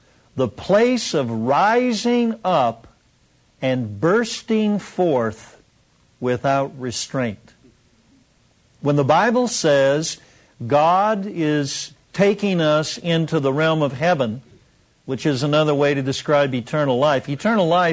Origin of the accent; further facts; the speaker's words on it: Seattle, Washington, United States; I was born and raised in Seattle. I was kind of like the all-American boy.